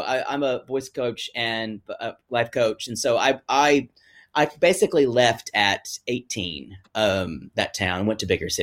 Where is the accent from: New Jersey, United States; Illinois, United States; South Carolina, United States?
South Carolina, United States; Pickens; The town I'm from is called Pickens, as in named after General Revolutionary War General Andrew Pickens.